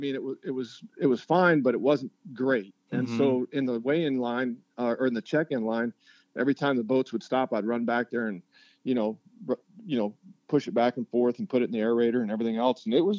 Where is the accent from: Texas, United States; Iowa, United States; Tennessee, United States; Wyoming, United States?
Wyoming, United States; I grew up in Wyoming, and then I did a stint in the Army, and I was stationed out west in San Francisco.